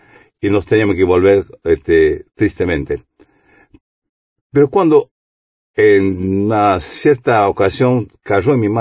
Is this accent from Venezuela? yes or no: no; France; now in Uruguay; Aunque yo soy francés, digo en nuestro país, porque soy más uruguayo que francés.